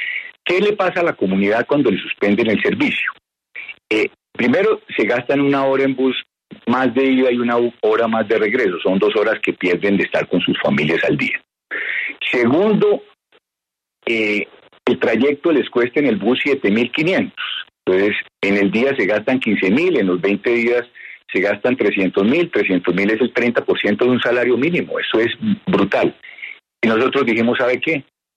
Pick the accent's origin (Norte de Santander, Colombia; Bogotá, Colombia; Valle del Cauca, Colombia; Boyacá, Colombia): Bogotá, Colombia; yo soy bogotano